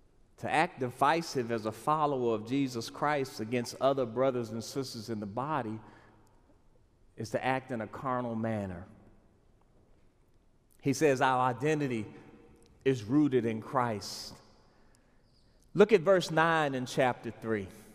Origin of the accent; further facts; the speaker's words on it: Maryland, United States; I grew up in the Washington, D.C. area near Andrews Air Force Base. I'm used to big planes and big bombs and big bang.